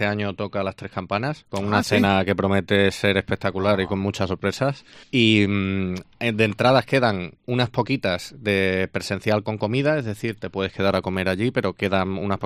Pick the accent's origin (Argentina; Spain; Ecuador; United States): Spain; Extremadura; como buen español y buen extremeño que somos